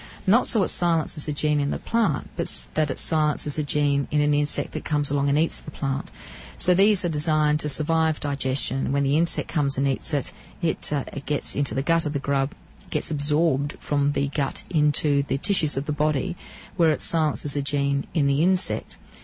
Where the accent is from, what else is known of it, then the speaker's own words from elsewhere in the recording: Australia; As you can hear from my accent, I come from Australia.